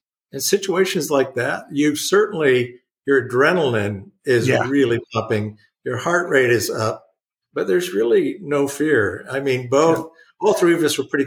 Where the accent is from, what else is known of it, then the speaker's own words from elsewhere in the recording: Compton, California, United States; also born or lived in Boyle Heights; a lot of what I learned growing up in Compton and Boyle Heights